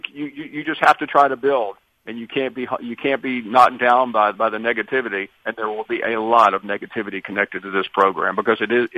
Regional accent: Memphis, Tennessee, United States; I mean, I went to the University of Tennessee. I'm from Memphis, Tennessee.

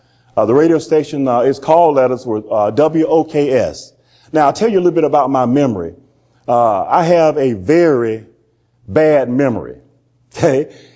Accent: Columbus, Georgia, United States; I grew up in Columbus, Georgia, a town, I believe, of about 500,000 or so people. The time that I was there, it was the second largest city in Georgia, second only to Atlanta.

